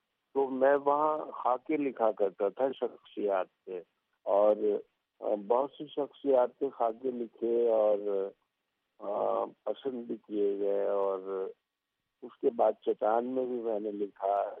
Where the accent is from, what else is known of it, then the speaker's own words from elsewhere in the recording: Balochistan, Pakistan; also born or lived in Multan; کیونکہ میری پیدائش ملتان کی ہے، پھر میں وہاں سے پڑھتا پڑھتا بلوچستان اپنے والد گرامی مرحوم کے ساتھ اور والدہ مرحومہ کے ساتھ بہن بھائیوں کے ساتھ چلا گیا. باقی تعلیم میں نے بلوچستان میں حاصل کی،